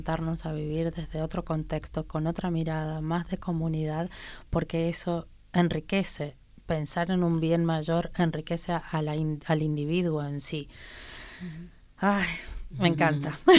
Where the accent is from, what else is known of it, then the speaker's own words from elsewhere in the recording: El Prat de Llobregat, Catalonia, Spain; todos los habitantes de este mi pueblo, Almeullo Calmón, el Prat de Llobregat